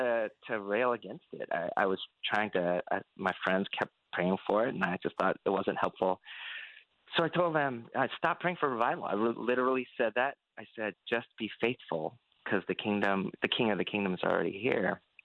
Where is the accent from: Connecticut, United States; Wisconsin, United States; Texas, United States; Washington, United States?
Washington, United States; I grew up in the Korean immigrant church near in the suburb of Seattle